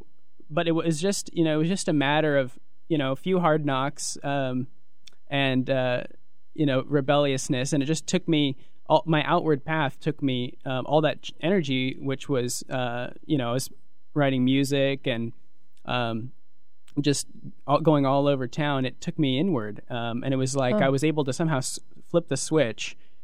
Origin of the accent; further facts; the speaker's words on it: Tucson, Arizona, United States; And actually growing up in Tucson, Arizona, you have the Sonoran Desert